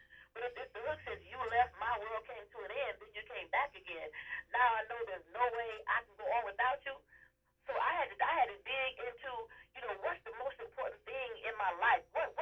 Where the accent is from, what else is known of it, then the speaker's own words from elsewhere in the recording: Toledo, Ohio, United States; When I first met Roger, well, I grew up in Toledo.